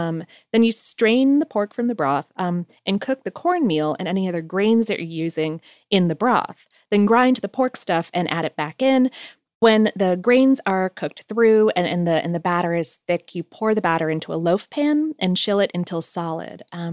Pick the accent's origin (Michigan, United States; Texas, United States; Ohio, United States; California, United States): Ohio, United States; born there; also born or lived in Poconos; because I was born in Ohio and even lived in like the Poconos for a minute when I was a kid.